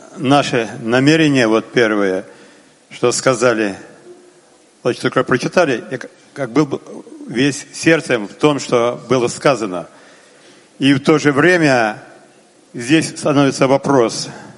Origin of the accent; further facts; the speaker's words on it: Ukraine; Я с Украины